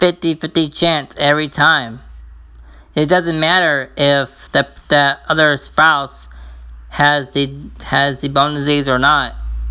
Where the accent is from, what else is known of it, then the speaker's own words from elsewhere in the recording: Mesa, Arizona, United States; I am from Mesa, Arizona, which is a ghetto town here in Arizona.